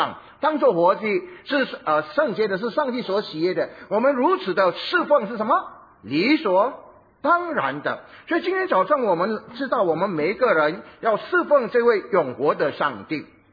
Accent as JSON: {"language": "Chinese", "region": "Fujian", "country": "China", "said": "我们福建人说，有时候我们听到哈"}